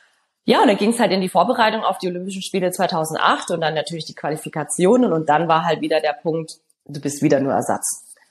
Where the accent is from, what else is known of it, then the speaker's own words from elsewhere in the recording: Stuttgart, Baden-Württemberg, Germany; wir hatten dann 2007 die Weltmeisterschaft in Stuttgart, das heißt in meiner Heimatstadt.